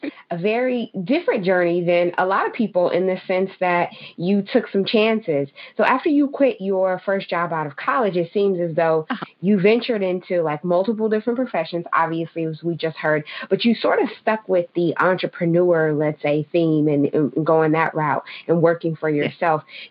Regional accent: United States; I know for me growing up in the States, my parents were very big on stability.

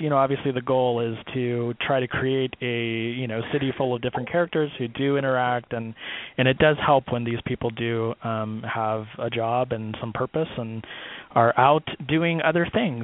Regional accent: California, United States; I grew up in California, and it you know, obviously, as everyone knows, it rarely rains out here.

